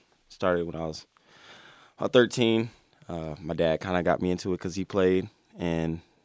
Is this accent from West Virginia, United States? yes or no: no; Lansing, Michigan, United States; usually ask me where I'm from, and I say Lansing.